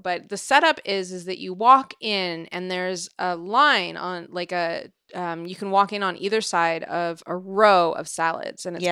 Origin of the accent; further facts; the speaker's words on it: Seattle, Washington, United States; Because I grew up in Seattle